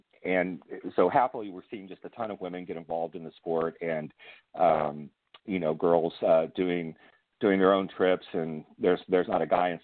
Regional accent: Texas, United States; I grew up with alligators on the Texas coast, and it was not uncommon at all to see them when we were fishing

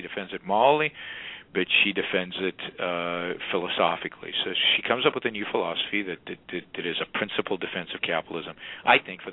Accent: Israel; English is a second language; I mean, I was born and raised in Israel

